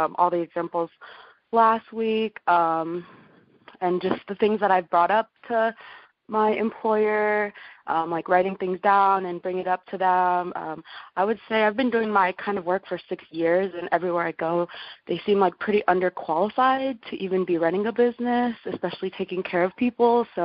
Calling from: Renton, Washington, United States; I'm calling from Renton.

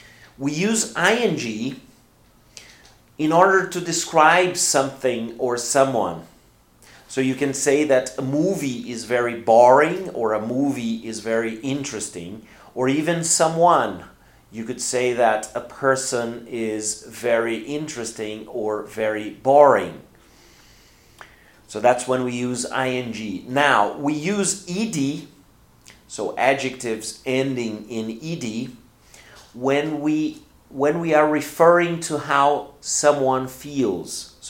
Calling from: Porto Alegre, Rio Grande do Sul, Brazil; English is a second language

